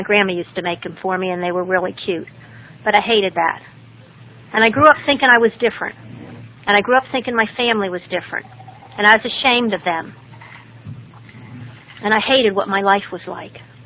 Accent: Pennsylvania, United States; born there; I have sisters that are Terry Ann and Mary Sue, and I was born in Pennsylvania.

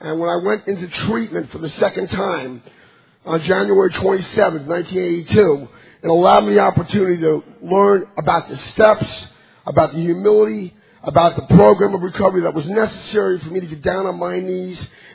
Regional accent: Scotch Plains, New Jersey, United States; I'm an alcoholic from Scotch Plains, New Jersey.

